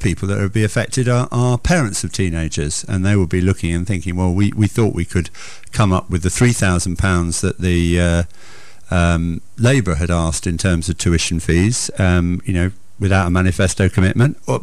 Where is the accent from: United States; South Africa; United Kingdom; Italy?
United Kingdom; South Croydon, London; I come from South Croydon, and the Conservatives always won there with a huge majority, about 20,000-30,000